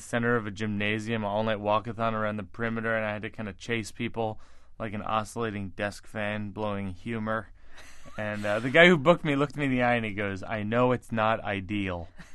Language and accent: English; New Jersey, United States; I'm from Jersey. This guy's a genius.